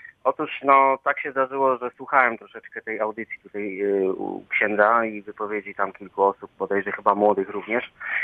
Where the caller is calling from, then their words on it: Wrocław, Lower Silesian Voivodeship, Poland; jestem z Wrocławia.